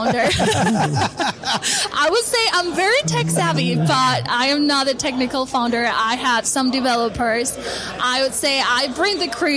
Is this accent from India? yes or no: no; Colombia; first language Spanish; English is a second language; So I'm actually from Colombia, so English is my second language. I originally speak Spanish